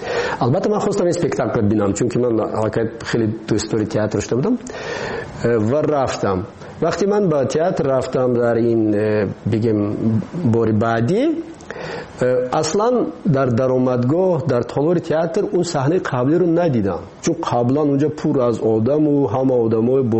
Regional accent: Tajikistan; ما تاجیک هستیم.

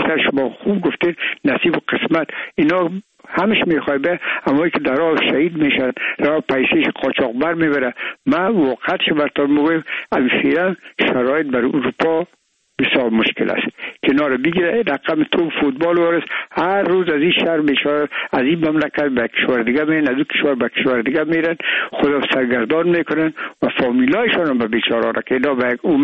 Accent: Afghanistan

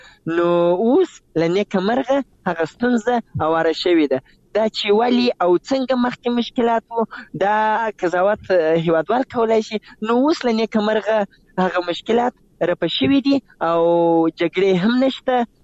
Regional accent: Zabul, Afghanistan; زه د زابل یم او پرون له زابل نه بله ورځ رالم تقریبا.

